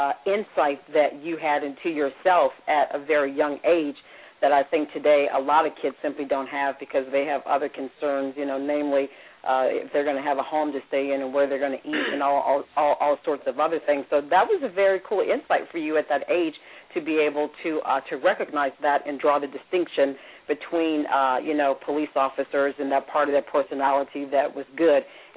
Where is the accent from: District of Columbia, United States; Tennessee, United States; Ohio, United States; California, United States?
District of Columbia, United States; Washington; So if you're a true Washingtonian like I am